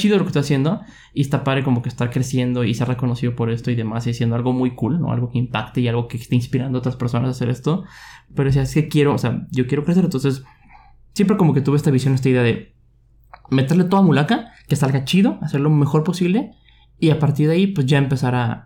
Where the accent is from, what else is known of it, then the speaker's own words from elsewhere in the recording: Tamaulipas, Mexico; Yo soy ingeniero de Tamaulipas, Mataulipas, le decimos, ¿no? Y yo siempre, o sea, he querido como que ya salirme, o sea, como que mudarme de ahí y crecer, ¿no?